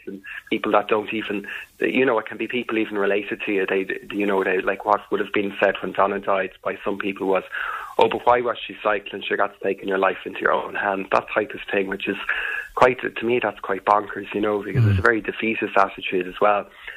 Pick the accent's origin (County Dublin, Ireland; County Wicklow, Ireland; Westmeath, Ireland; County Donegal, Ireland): County Dublin, Ireland; We're originally from North County Dublin near Donal